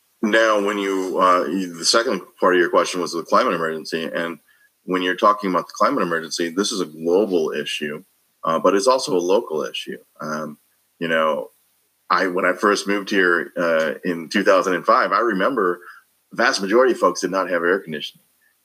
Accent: St. Louis, Missouri, United States; also born or lived in South Korea; having been born in Korea, growing up in St. Louis, I was very conscious of a greater world than just the place that I grew up.

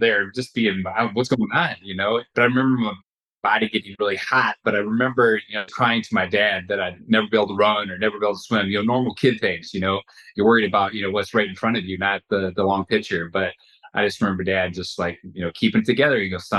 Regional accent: Wisconsin, United States; I grew up in Wisconsin and helped my dad out on the farm.

